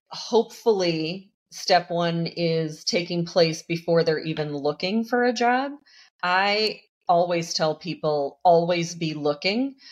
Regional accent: Detroit, Michigan, United States; now in Dallas, United States; I hail from Metro Detroit originally, but find myself in Dallas-Fort Worth.

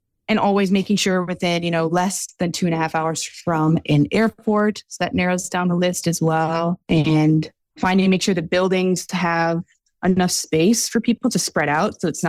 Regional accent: Seattle, Washington, United States; I'm from Seattle, so hiking anywhere within 2 hours of the city, there's always other groups.

